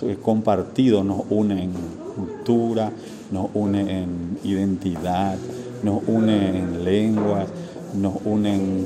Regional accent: Chaco, Paraguay; soy chaqueño, soy del Chaco paraguayo.

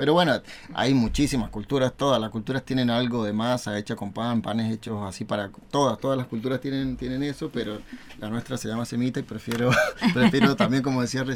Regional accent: San Juan, Argentina; soy muy sanjuanino, digamos, me gusta mucho mi provincia.

